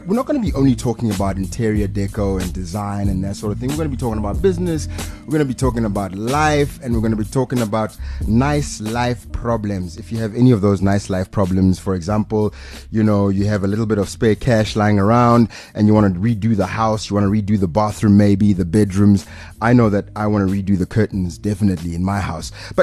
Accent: Pretoria, Gauteng, South Africa; I grew up in Pretoria.

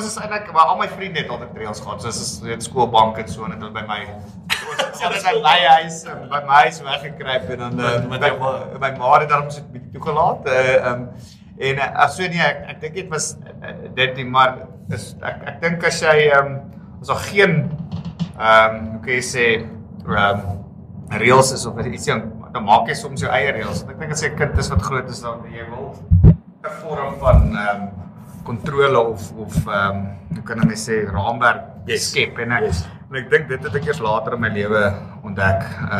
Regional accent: Nelspruit, Mpumalanga, South Africa; also born or lived in Benoni; gebore in Benoni. Ek het ek's toe na Ketterskool Nelspruit toe. Ek het skool gegaan in Nelspruit.

